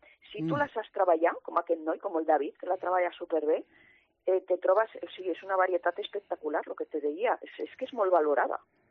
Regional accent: Aragon, Spain; el meu poble, o sigui, el Campo de Borja

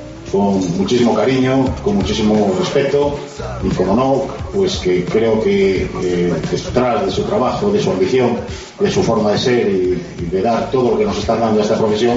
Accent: El Burgo de Osma, Castile and León, Spain; Pero como no tengo que hacer publicidad de mi provincia, y ya he hecho demasiada publicidad de mi pueblo, que es el Burgo de Osma

